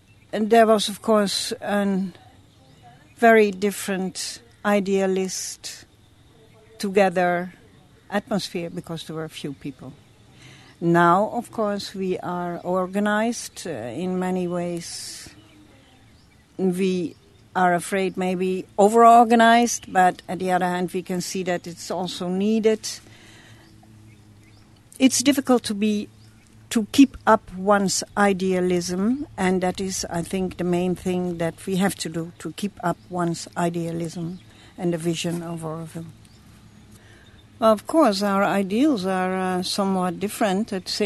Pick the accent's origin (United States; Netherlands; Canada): Netherlands; English is a second language; moved away; I'm originally from Holland, and I'm here since 71.